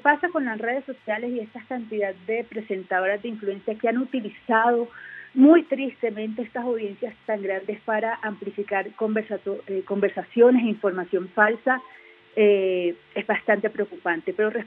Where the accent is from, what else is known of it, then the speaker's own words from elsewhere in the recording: Barranquilla, Atlántico, Colombia; born there; En Argentina le dicen pibas, en el pueblo donde yo nací le dicen peladas.